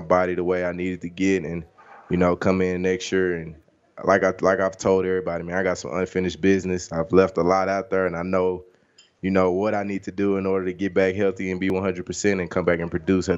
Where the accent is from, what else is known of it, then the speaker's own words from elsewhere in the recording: Dallas, Texas, United States; from Dallas, man, and not so far being in the NFL level, not even being able to play, you know, in my hometown, man, it hurt.